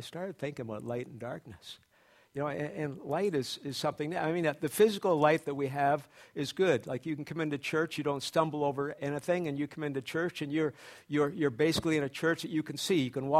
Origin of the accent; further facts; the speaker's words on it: Oshawa, Ontario, Canada; I was raised in Oshawa, and I was quite a rebel in Oshawa.